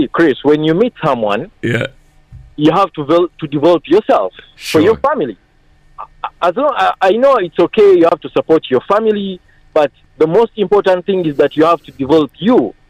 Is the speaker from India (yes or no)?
no; Uganda; also born or lived in Kenya; I come from Uganda.